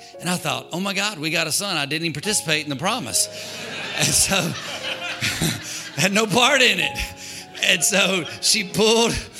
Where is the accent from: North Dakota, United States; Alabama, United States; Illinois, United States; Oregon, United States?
Alabama, United States; And I'm thinking, I'm from Alabama. We should have a Doberman Pinscher, a Rottweiler, a Bulldog, a German Shepherd.